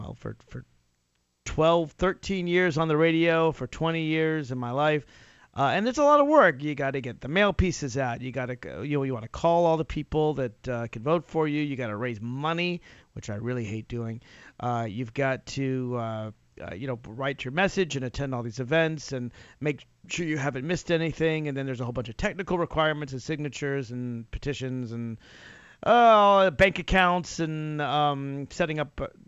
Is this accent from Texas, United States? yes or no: no; Nashville, Tennessee, United States; But I grew up in Nashville, Tennessee, and I've always had sort of a love-hate relationship with the South.